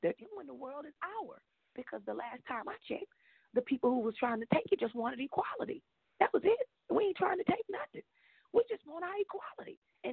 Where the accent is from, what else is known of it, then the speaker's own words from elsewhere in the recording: Texas, United States; I'm a country girl. Y'all know I'm from Texas.